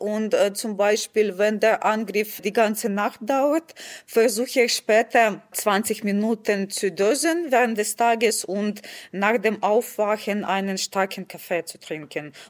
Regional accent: Kyiv, Ukraine; ich komme aus Kiew und ich bin Journalistin.

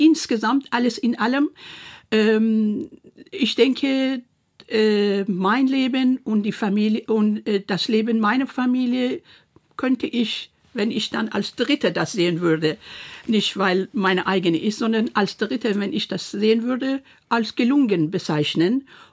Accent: Iran; now in Germany; ich bin Deutsch-Perserin, ich bin momentan auch Perserin, aber auch Deutsche, offiziell gesehen, und kulturell natürlich sowieso, aber viele Aspekte waren in meinem Herkunftsland mir verwehrt worden.

